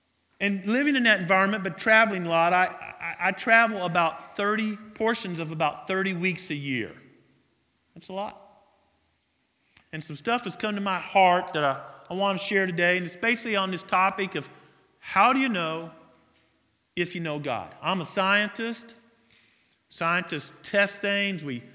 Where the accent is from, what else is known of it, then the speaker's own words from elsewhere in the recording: Branson, Missouri, United States; I'm from Branson, Missouri. Anybody been to Branson, Missouri? Know of Branson's? All right. Yeah. Southern Missouri, Ozark Mountain area. We're a cool little town, about 12,000 people